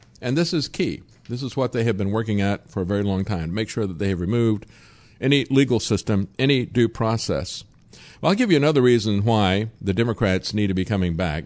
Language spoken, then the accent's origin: English; New Jersey, United States; I'm from New Jersey. You from Jersey? I'm from Jersey, too.